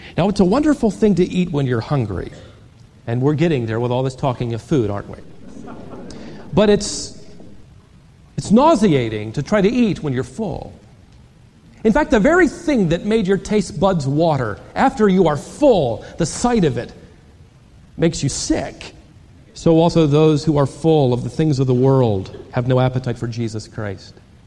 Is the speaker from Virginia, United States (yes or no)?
yes; Virginia, United States; also born or lived in Dallas, Texas; That's when my wife and I lived in Dallas, Texas. Before that, I was raised in Virginia, so I was called a Virginian.